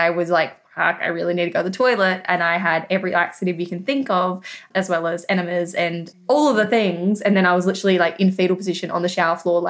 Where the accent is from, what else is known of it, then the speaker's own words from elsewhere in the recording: South Australia, Australia; it wasn't until we moved to Adelaide with Jeremy's new job that I'm from South Australia